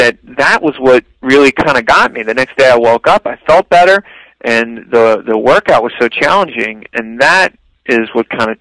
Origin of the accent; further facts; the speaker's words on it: Philadelphia, Pennsylvania, United States; Yeah, I'm originally just from the Philadelphia area, and you know, grew up playing different sports.